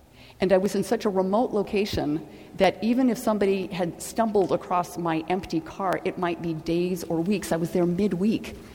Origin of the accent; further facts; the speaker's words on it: Stillwater, United States; And I grew up in Stillwater, but my first job out of college was in Salt Lake City, Utah.